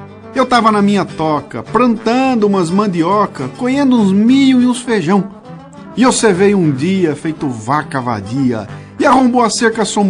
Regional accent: Bauru, São Paulo, Brazil; Quem escuta o meu programa sabe que eu sou caipira. Sou de Bauru, de onde eu saí pra capital em 1975.

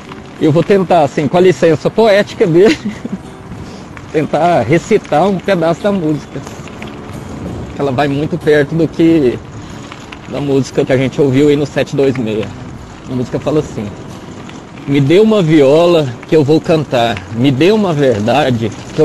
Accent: Santa Helena de Goiás, Goiás, Brazil; Sou de Santa Helena, de Goiás.

